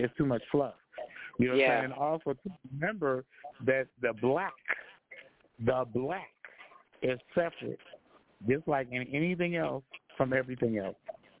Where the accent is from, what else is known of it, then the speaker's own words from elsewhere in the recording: Oakland, California, United States; We didn't have no LGBT in the Bay Area. We didn't have that. You know, they lived in San Francisco. I lived in Oakland.